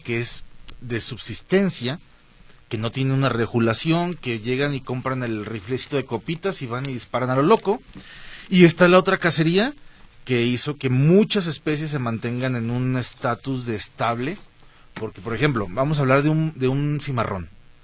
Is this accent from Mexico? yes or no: yes; Mexico; Aquí lo que nos friega como mexicanos, ahora sí, es eso